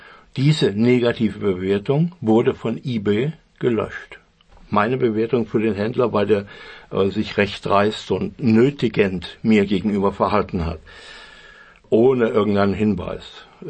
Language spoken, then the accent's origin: German; Germany; dass dieser Dienst im Ausland nicht verfügbar ist für mich als Deutscher